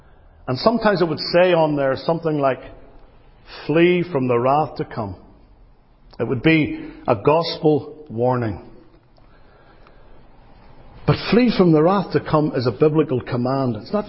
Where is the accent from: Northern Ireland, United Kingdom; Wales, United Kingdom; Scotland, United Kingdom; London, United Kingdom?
Northern Ireland, United Kingdom; When I was a young man growing up in Northern Ireland